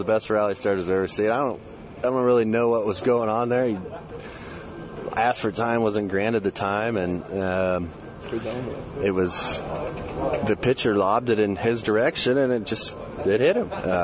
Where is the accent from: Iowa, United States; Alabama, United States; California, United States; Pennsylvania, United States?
Iowa, United States; just because I was from Iowa and felt like I could relate to that a little bit with the cornfield.